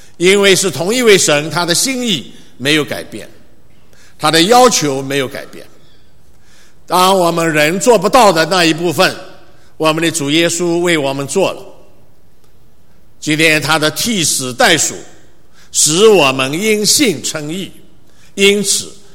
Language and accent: Chinese; Shanghai, China; 我们上海人有句话叫做收骨头啊